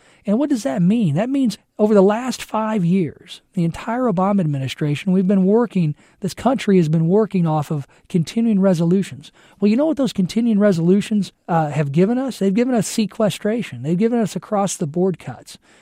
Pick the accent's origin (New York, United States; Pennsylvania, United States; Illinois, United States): Illinois, United States; Taylorville; in my hometown of Taylorville